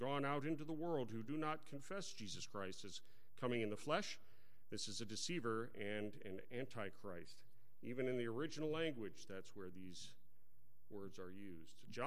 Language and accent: English; Texas, United States; At least when I was growing up in Texas, that's people would shout, "Denied!"